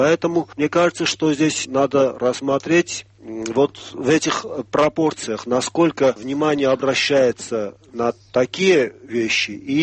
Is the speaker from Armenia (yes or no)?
yes; Armenia; Russian is a second language; мы, армяне, имеем 1500-летнюю религиозную историю